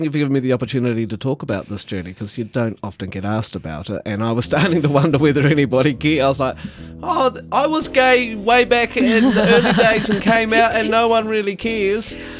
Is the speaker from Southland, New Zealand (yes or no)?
yes; Gore, Southland, New Zealand; here I am on stage in front of my hometown with thousands of people watching over a weekend